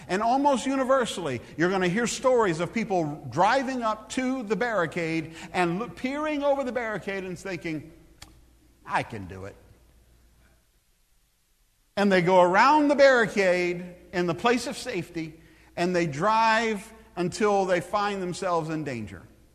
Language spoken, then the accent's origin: English; Texas, United States; I drive a truck because I'm from Texas.